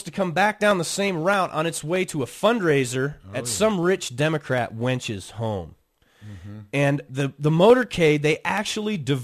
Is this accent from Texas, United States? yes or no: no; Denver, Colorado, United States; Yeah, we're from Denver, by the way.